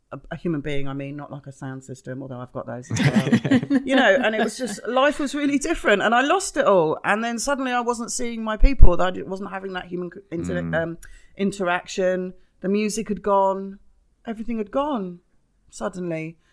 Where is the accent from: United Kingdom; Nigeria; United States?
United Kingdom; London; I'm from London, I can't explain it.